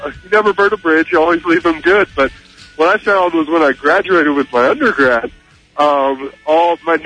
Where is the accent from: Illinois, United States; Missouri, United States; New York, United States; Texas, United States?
Texas, United States; I am a 24-year-old man. I am from Texas. I still call my mom Mama, too.